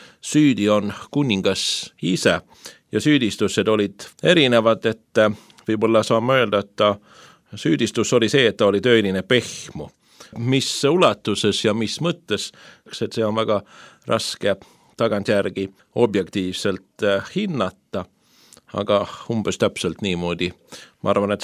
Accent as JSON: {"language": "Estonian", "town": "Uddevalla", "region": "Västra Götaland", "country": "Sweden", "said": "aga ta on elanud ka mingil ajal Udevalas, kust mina olen ka pärit"}